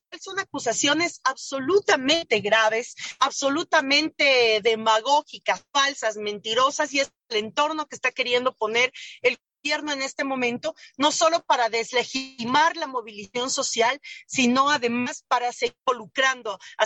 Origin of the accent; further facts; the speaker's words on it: Ecuador; Pues espero, como ecuatoriana, espero como militante de la izquierda y del progresismo de nuestra región y de mi país